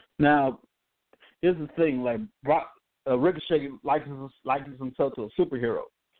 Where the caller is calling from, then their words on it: Dallas, Texas, United States; from Wrestling Tracks. How you doing? Dallas, Texas up in the house, baby.